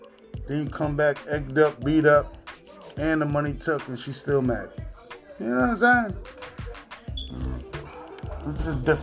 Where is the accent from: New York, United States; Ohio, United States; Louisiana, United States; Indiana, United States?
New York, United States; New York City; I grew up in a religious family, but then at the same time, I grew up in New York City